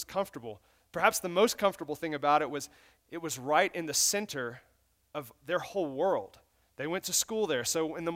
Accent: Muscle Shoals, Alabama, United States; now in Houston, United States; I live in Houston, Texas right now. I've been there for 9 years. I'm originally from Muscle Shoals, Alabama, a little small town in North Alabama. I grew up there.

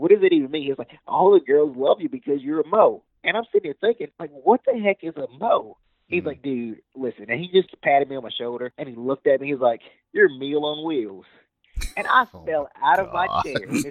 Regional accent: the South, United States; I'm from the South. I do everything as Southern as possible.

